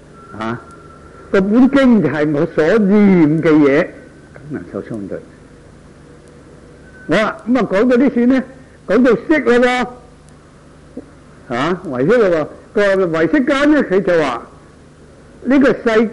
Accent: China; 我哋中國人咧，二千幾年前已經知道啦

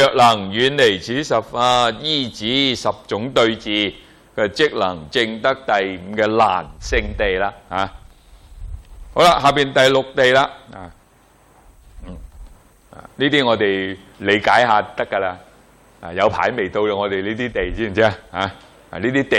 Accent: China; 我哋中國人最叻噶嘛

